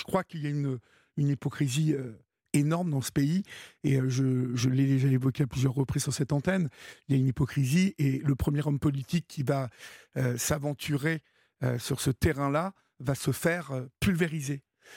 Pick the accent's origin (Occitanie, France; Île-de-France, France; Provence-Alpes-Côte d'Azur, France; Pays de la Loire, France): Île-de-France, France; Paris; je ne connais pas les autres villes puisque moi, je suis parisien et je passe en moto.